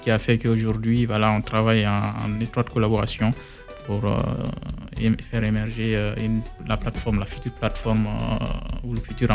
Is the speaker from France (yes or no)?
no; Guinea; cette envie de créer quelque chose dans mon pays d'origine pour essayer de pallier à pas mal de problématiques qui sont liées à des coûts de produits qui sont assez chers en Guinée.